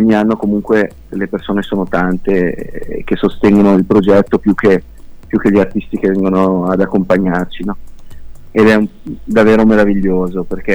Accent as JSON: {"language": "Italian", "town": "Stabio", "region": "Ticino", "country": "Switzerland", "tie": "born or raised there", "said": "facendo un concerto per solidarietà appunto qua nel mio paese, a Stabio"}